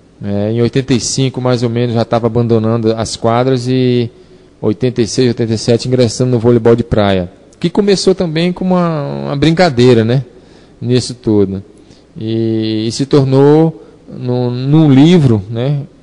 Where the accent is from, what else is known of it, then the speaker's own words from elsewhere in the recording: Bacabal, Maranhão, Brazil; born there; also born or lived in Alenquer / Marabá / Pedreiras / Russas; now in Ceará, Brazil; eu morei minha infância todinha no interior, né? Na cidade de Bacabal, onde eu nasci. Depois eu fui para Alenquer, no Pará, uma cidade bem pequena. Depois eu fui para Marabá, também no Pará. Pedreiras, no Maranhão. Morei em Russas, aqui no Ceará.